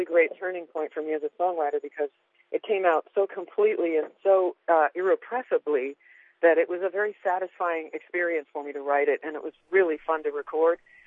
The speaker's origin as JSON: {"language": "English", "region": "New York", "country": "United States", "said": "Well, I'm from New York. I'm from New York."}